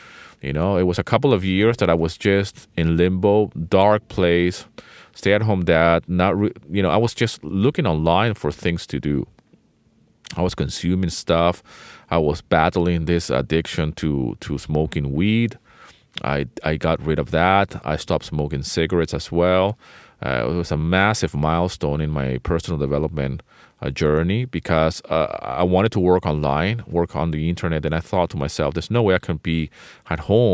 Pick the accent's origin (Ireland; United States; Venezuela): Venezuela; also born or lived in United Kingdom; I am British by birth, but I grew up in Venezuela.